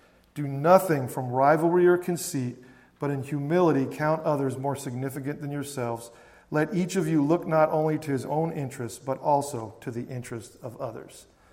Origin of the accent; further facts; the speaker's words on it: Wisconsin, United States; oh, you're from Wisconsin, I'm from Wisconsin, oh, you like the Packers?